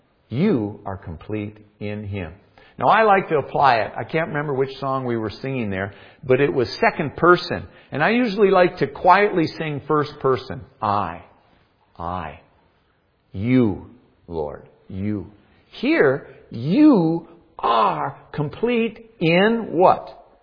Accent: Minnesota, United States; now in Alaska, United States; I orient myself as an American. I orient myself as a male. I orient myself as a Minnesotan or now an Alaskan.

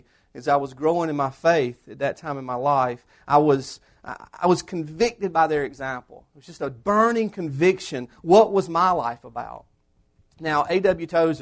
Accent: Whitmire, South Carolina, United States; I grew up in Whitmire, South Carolina, in the upstate Newberry County. I was the son of a mill worker and a mill family, textile mill family. I graduated from Whitmire High School, and we had 52 people in our graduating class.

